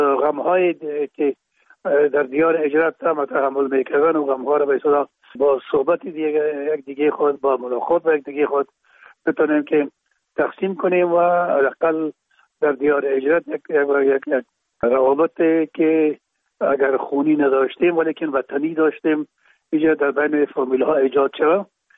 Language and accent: Persian; Kabul, Afghanistan; در کابل، شهید کابل به دنیا آمدیم، اصل ما زرکخانه کابل است و خود ما چون پدر ما باز از زرکخانه به شهید انتقال شدن، موجه در شهید کابل به دنیا آمدیم و موجه مکتب خواندیم